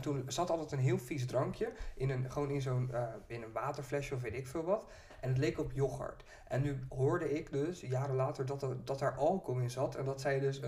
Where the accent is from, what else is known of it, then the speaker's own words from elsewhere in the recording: Vlaardingen, South Holland, Netherlands; En ik kom uit Vlaardingen.